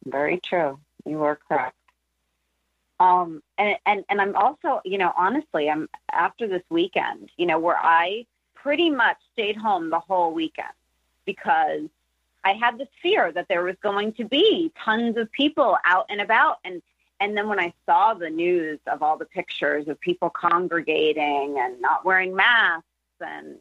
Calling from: Los Angeles, California, United States; California, Los Angeles.

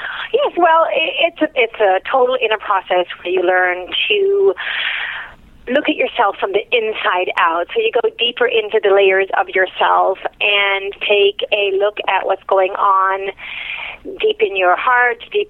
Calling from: Toronto, Ontario, Canada

